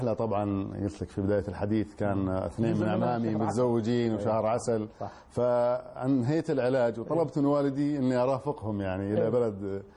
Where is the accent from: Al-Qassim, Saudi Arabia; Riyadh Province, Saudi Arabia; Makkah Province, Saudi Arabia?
Makkah Province, Saudi Arabia; Taif; born there; أنا مولود في الطائف.